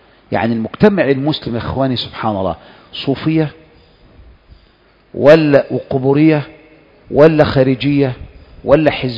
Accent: Egypt

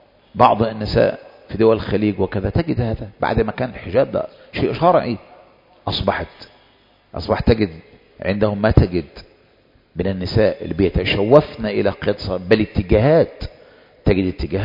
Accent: Egypt; وهكذا كنا عندنا في مصر، كانت المرأة المحجبة

